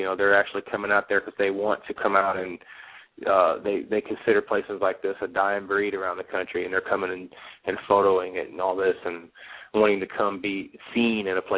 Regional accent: United States; I rode it back from where I'm from, and you know, I grew up on the Mississippi River, and some of the stuff in that song, that's what we used to do.

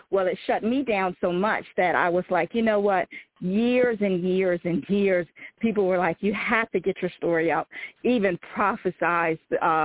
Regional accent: Salisbury, Maryland, United States; That's where I'm from. I'm in from Salisbury, Maryland, on the Eastern Shore, raised there.

